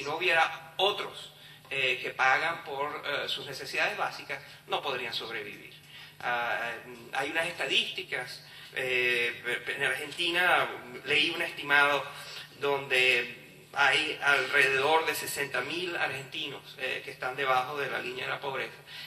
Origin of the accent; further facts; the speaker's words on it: Venezuela; y ciertamente en mi país, Venezuela